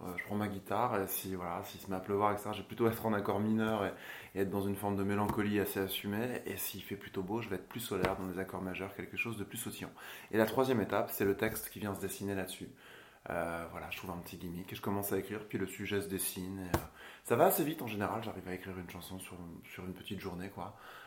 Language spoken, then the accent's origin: French; Grand Est, France; j'ai 31 ans, je viens de Champagne-Ardenne